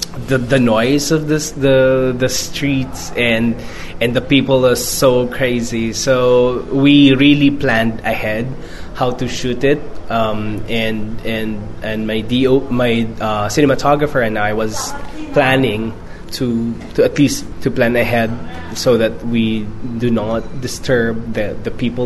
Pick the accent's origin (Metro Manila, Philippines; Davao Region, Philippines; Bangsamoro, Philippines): Metro Manila, Philippines; Manila; English is a second language; Actually, I was raised in Manila